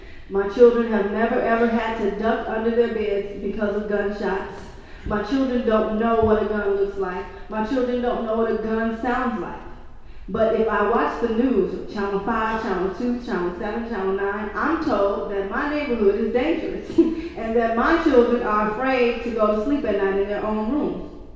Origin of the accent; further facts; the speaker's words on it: Bronzeville, Illinois, United States; I reside in Englewood. I'm a homeowner in Englewood. I grew up in Bronzeville, yet but a few blocks away from Robert Taylor Homes.